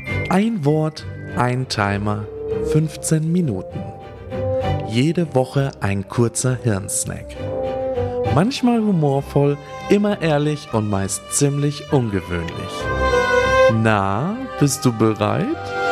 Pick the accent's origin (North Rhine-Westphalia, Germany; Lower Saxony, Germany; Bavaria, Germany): Bavaria, Germany; Und dazu komme ich auch noch aus Bayern, heißt direkt hinter mir sind die Berge.